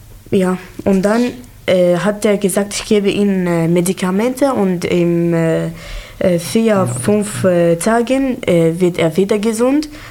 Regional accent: Aleppo, Aleppo Governorate, Syria; German is a second language; ich komme aus Syrien, aus Aleppo. Ich bin 15 Jahre alt.

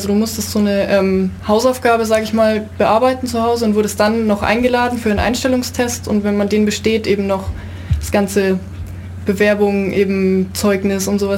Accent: Berchtesgaden, Bavaria, Germany; Ja, ich komme von ein bisschen weiter her. Also ich komme aus Berchtesgaden bei der Nähe zu Österreich

